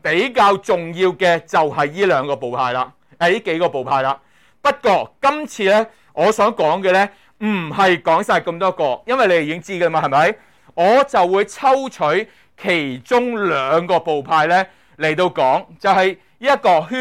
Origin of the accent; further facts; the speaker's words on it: Hong Kong; 我哋香港人好叻嘅嘛